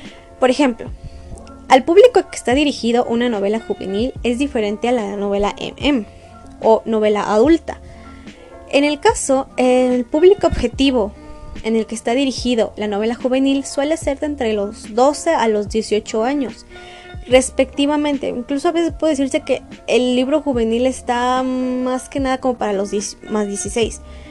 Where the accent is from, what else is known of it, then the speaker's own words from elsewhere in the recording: Mexico; A mi ciudad todavía no llega. Yo no soy del centro, yo no soy de Ciudad de México.